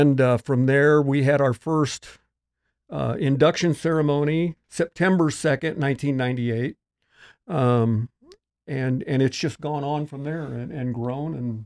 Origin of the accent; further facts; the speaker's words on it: Lincoln, Nebraska, United States; I was born in Lincoln, lived here all my life so far, and started going to the races when I was 3 years old out at Capitol Beach.